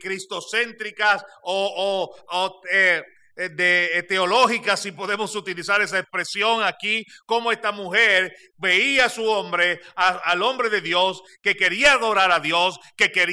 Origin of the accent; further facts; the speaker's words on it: Puerto Rico; nosotros venimos de esa islita de Puerto Rico